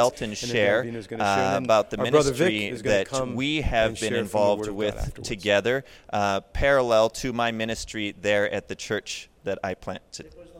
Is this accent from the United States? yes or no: no; Sioux Lookout, Ontario, Canada; I'm Canadian. I grew up in Sulacout, Ontario, northwestern Ontario, there beyond Thunder Bay.